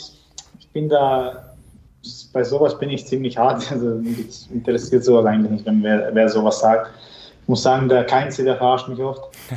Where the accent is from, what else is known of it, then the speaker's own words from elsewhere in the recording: Bosnia & Herzegovina; die Geschichte aus deinem Land, wie jetzt bei uns in Bosnien, wie das in Bosnien ist, wir haben einfach einen sehr großen Stolz.